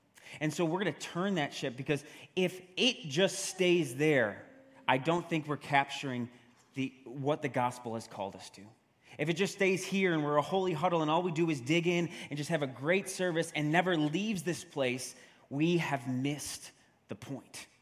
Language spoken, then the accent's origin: English; New York, United States; accent: New York; Reality. I say it with my accent, my New York accent.